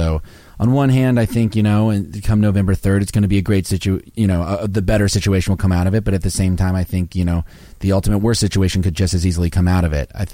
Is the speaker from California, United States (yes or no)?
no; Kansas City, Missouri, United States; moved away as an adult; also born or lived in Texas / Detroit / Tulsa / Oklahoma City; and then we finally landed in Kansas City, which is where I spent my formative years before leaving when I was 18.